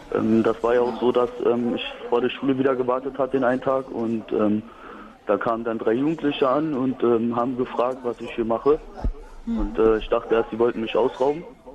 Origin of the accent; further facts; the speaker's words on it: Berlin, Germany; Und ich komme aus dem Märkischen Viertel